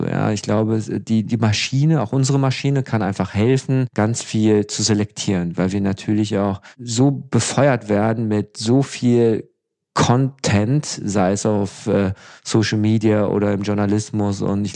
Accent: Düsseldorf, North Rhine-Westphalia, Germany; Und ich komme aus Düsseldorf

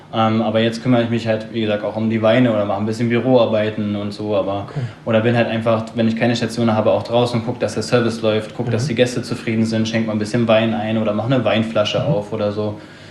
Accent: Berlin, Germany; komme gebürtig aus Berlin, habe da meine Ausbildung gemacht im Hotel oder als Hotelfachmann

